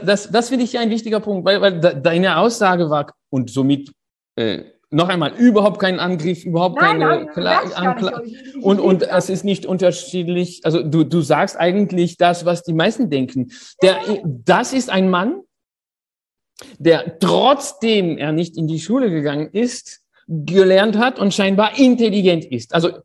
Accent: Paris, Île-de-France, France; Ich bin in Paris auf die Welt gekommen und dort aufgewachsen, aber das ist keine mögliche Heimat. Das ist eine Weltstadt.

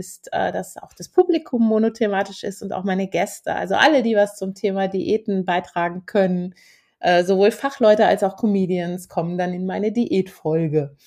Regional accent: Hümme, Hesse, Germany; ich komme aus Hümme und bin eine der wenigen Frauen in der Comedy und dann in Hessen sowieso.

